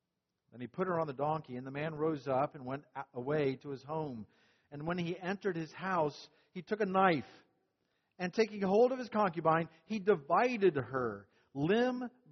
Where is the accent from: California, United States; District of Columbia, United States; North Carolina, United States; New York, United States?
North Carolina, United States; Newport; When Naomi and I were growing up in Newport, North Carolina, it was considered a special trip to travel about 45 minutes to a town called New Bern.